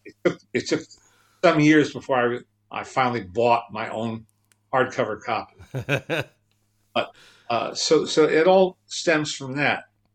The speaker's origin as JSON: {"language": "English", "town": "Teaneck", "region": "New Jersey", "country": "United States", "tie": "born or raised there", "also_born_or_lived": "Manhattan, New York", "said": "And New York, I was born in Manhattan, lived there until I was four. We moved to the suburbs of Teaneck, New Jersey, very close into the city."}